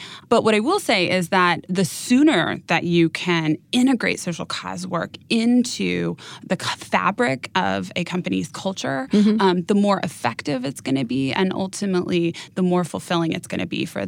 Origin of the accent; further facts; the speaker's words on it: Napa, California, United States; So I was raised in a small town. I was raised in Napa. My grandparents moved there when it was prune country, long before it was wine country.